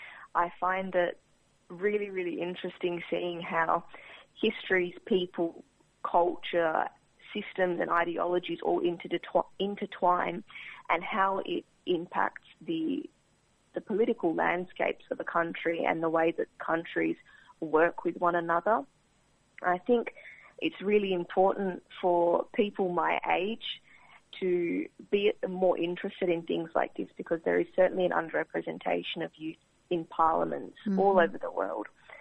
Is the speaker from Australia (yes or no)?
yes; Australia; both as an Australian and as a Macedonian youth.